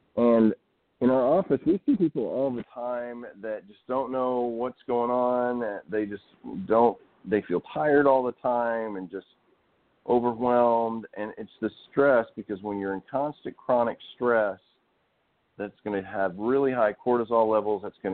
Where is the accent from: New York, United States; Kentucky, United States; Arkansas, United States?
Arkansas, United States; Especially, I grew up out in Arkansas. We're outside climbing trees and chasing animals and just doing all kinds of stuff.